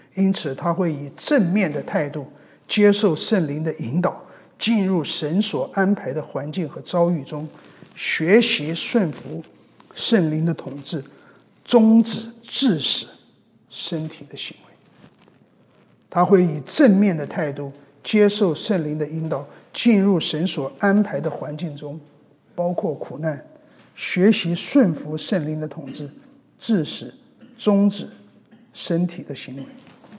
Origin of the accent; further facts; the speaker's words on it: China; 我们中国人很容易我们就归回到别人教导我们的这些做人的大道理